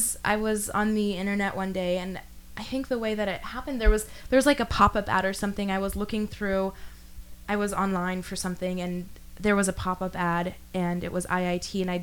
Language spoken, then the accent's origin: English; Saxony-Anhalt, Germany; English is a second language; also born or lived in Aschersleben; I was born in Aschersleben, which is in former East Germany, and I lived most of my childhood in a state called Sachsen-Anhalt, which is, like, I think in English it's called Saxony